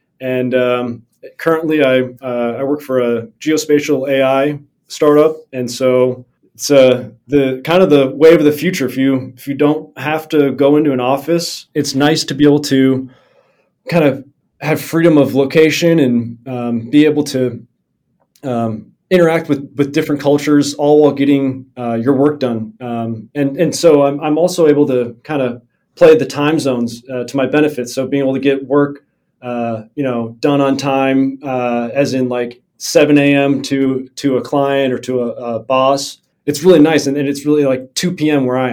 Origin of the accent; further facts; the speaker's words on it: Minnesota, United States; Yeah, I grew up in Minnesota and I have a master's from University of Southern California.